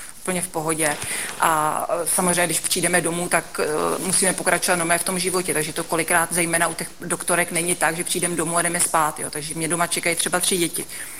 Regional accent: Most, Ústí nad Labem Region, Czechia; Já jsem původem z Mostu totiž, takže Most, to je taková moje srdcová záležitost, takže tam jezdím pořád.

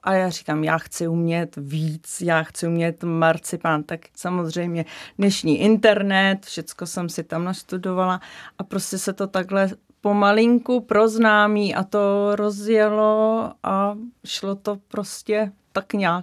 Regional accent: Neratovice, Central Bohemian Region, Czechia; jsem pocházím z Neratovic

